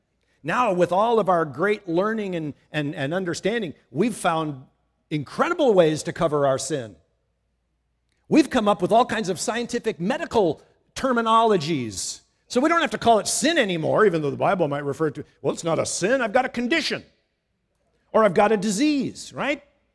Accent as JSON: {"language": "English", "region": "Midwest", "country": "United States", "tie": "born or raised there", "said": "You know, Sue and I were raised in the Midwest where there's really high humidity."}